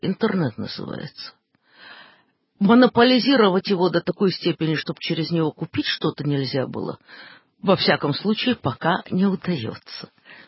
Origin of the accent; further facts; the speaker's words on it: Odesa, Odesa Oblast, Ukraine; я хоть и одесситка, но с торговлей у нашего рода никогда как-то ничего не складывалось